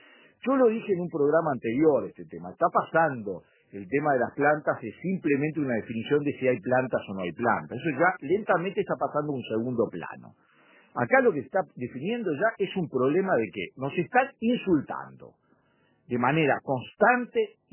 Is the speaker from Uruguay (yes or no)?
yes; Uruguay; somos capaces, los uruguayos, de poner en riesgo un valor que es fundamental para nosotros